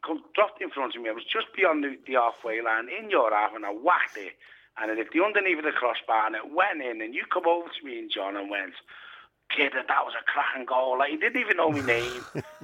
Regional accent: Speke, North West England, United Kingdom; I'm from Speak, me originally, lad.

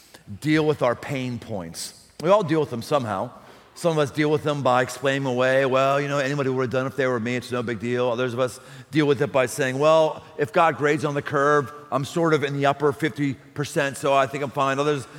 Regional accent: Pittsburgh, Pennsylvania, United States; I grew up in Pittsburgh, like factories go away, like they're gone.

